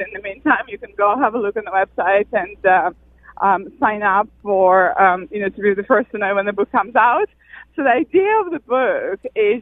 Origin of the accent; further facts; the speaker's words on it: Moscow, Russia; born there; English is a second language; I was born in Moscow